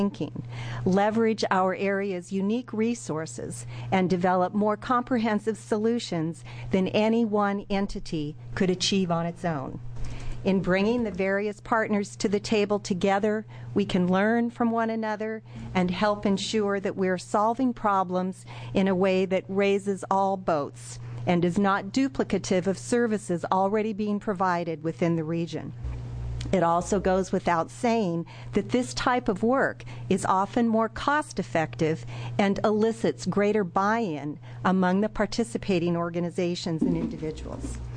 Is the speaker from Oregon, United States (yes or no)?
yes; Corvallis, Oregon, United States; I'm from Corvallis